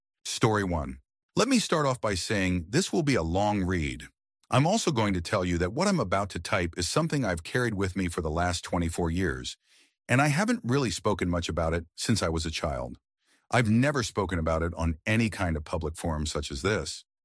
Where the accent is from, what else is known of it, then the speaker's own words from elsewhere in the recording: San Diego, California, United States; I was born in San Diego and lived in a poorer suburb of San Diego as a child.